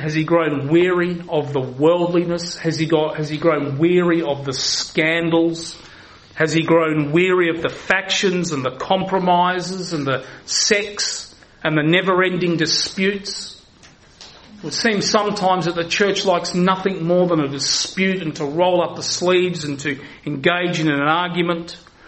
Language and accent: English; Australia; I'm an Englishman born in the wrong country. It's the land of my parents and all of my relatives. I'm the only Aussie in the family, apart from my own children now.